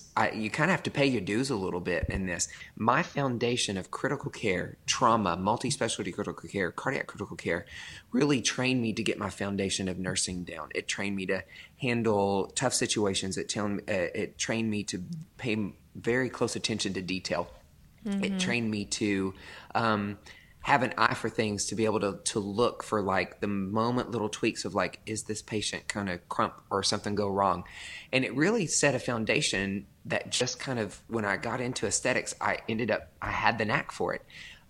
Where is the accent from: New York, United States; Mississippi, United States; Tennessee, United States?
Tennessee, United States; accent: country; now in Franklin, United States; As you can hear from my accent, don't hate on me too much. I know it's very country, but it's fine. grew up and born and raised in East Tennessee on a farm of all places. Moved to Nashville back in 2003